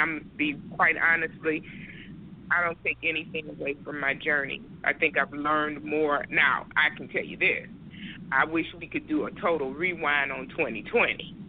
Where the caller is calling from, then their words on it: Detroit, Michigan, United States; I'm calling from Detroit.